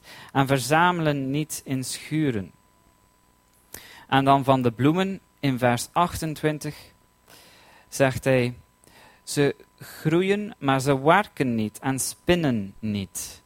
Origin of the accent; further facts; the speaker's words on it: London, United Kingdom; Toen ik opgroeide in een kerk in Londen